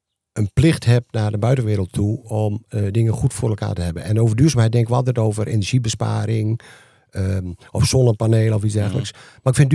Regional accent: Groningen, Netherlands; Ik woon ook natuurlijk in Groningen. Ik kom uit Groningen. En ik heb ook gezegd, ik ben niet verhuisbaar.

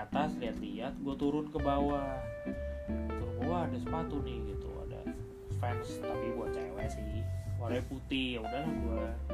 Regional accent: Indonesia; saya dari Indonesia.

